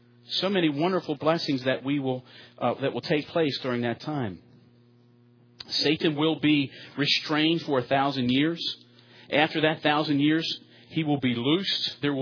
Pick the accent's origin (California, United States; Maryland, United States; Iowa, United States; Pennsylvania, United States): Maryland, United States; Baltimore; Now, I told you I'm from Baltimore.